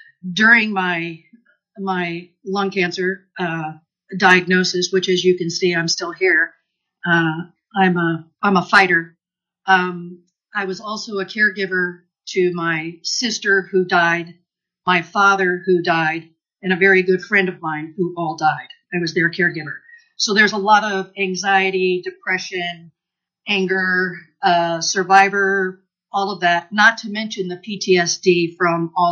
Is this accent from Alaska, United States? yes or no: yes; Wasilla, Alaska, United States; I'm from Wasilla, Alaska.